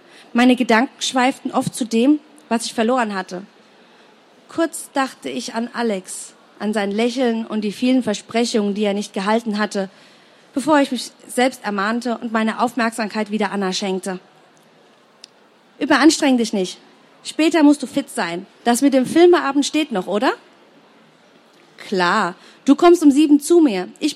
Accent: Heidelberg, Baden-Württemberg, Germany; ihnen die schönsten Flecken meiner Heimatstadt zu zeigen. Denn Heidelberg hat noch viel mehr zu bieten als das bekannte Heidelberger Schloss.

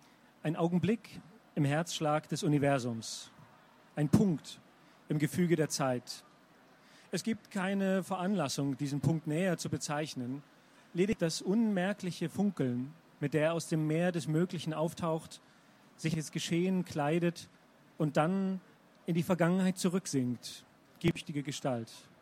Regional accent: Dresden, Saxony, Germany; ich komme aus Dresden und es war damals noch zu Zeiten des Ostblocks

